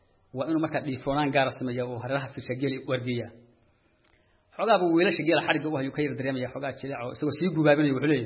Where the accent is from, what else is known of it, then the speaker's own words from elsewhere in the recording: Buuhoodle, Togdheer, Somalia; waxaan ku dhashay gobolka Togdheer degmada Katirsan oo Buuhood leeyahay agagaarkaas tuulo yar ugu dhow qarar leeyahay ku dhashay in muddo ah far badan waan ku soo noolaa